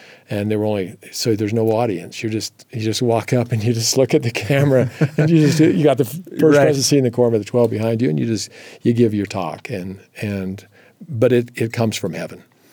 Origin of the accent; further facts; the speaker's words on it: Provo, Utah, United States; if you would have told me growing up in Provo, Utah, that I would have been an NFL quarterback, I would have said, you're crazy.